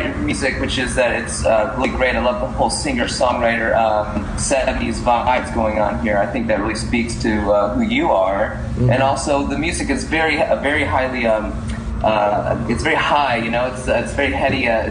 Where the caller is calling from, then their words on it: Ann Arbor, Michigan, United States; I'm calling from Ann Arbor, Michigan.